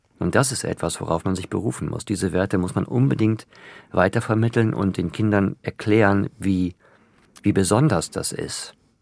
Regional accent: Germany; Also als Deutscher noch mehr, als vielleicht aus dem Ausland kommt.

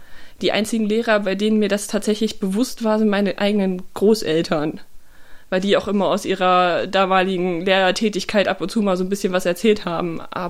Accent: Hasselfelde, Saxony-Anhalt, Germany; Ich bin in Hasselfelde aufgewachsen

